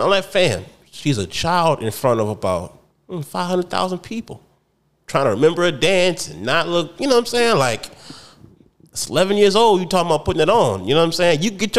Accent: Atlanta, Georgia, United States; I'm from Atlanta.

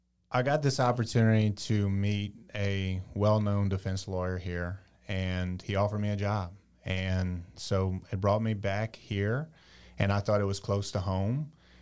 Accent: Louisiana, United States; And so, you know, being a Cajun, from Cajun country

